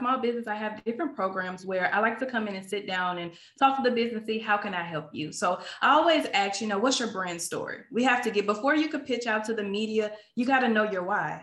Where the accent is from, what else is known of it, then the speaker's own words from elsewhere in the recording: Chicago, Illinois, United States; I'm originally from Chicago, but I went to college in Jackson, Mississippi.